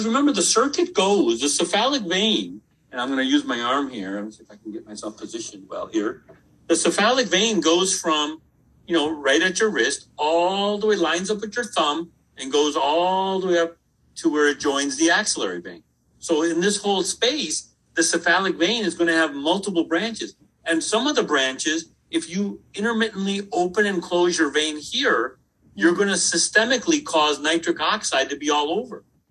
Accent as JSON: {"language": "English", "region": "Midwest", "country": "United States", "said": "I'm a Midwesterner"}